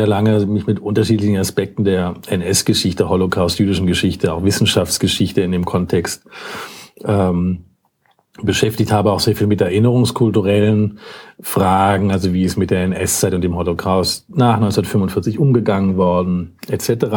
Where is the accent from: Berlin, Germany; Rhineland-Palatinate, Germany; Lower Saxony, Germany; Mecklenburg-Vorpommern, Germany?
Berlin, Germany; also born or lived in Vienna; now in Innsbruck, Austria; ich komme aus Berlin, also selbst Migrant hier, aber schon seit 17 Jahren in Wien und jetzt seit 5 Jahren in Innsbruck.